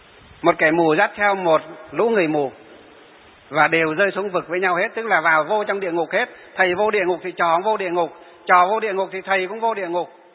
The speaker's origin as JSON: {"language": "Vietnamese", "region": "Hòa Bình", "country": "Vietnam", "tie": "born or raised there", "said": "ở trên Hòa Bình, ở tỉnh mà quê hương của tôi á"}